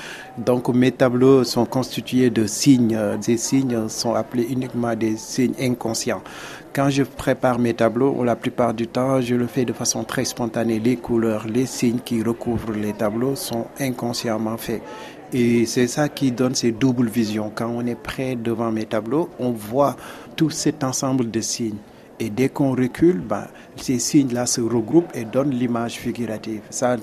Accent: Senegal; born there; je représente mon pays natal qui est le Sénégal

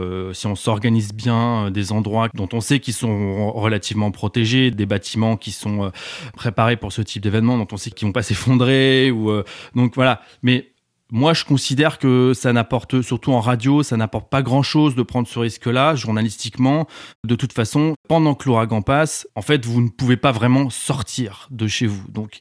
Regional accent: France; ce que nous, en tant que Français, on pourrait considérer comme un dysfonctionnement

